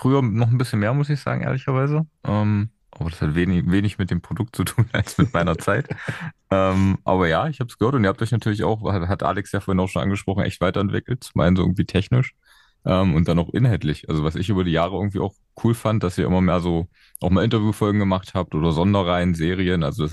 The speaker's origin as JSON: {"language": "German", "town": "Magdeburg", "region": "Saxony-Anhalt", "country": "Germany", "said": "Ich bin ja Magdeburger"}